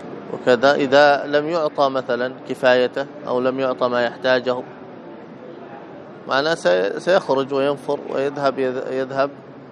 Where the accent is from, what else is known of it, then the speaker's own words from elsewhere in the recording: Yemen; بعض الأماكن التي مثلا عندنا في اليمن هنا